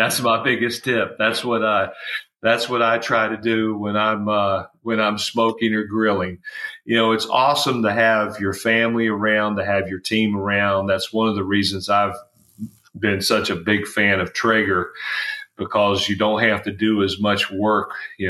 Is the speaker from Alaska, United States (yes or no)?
no; West Virginia, United States; Well, I'm from West Virginia, so there you go.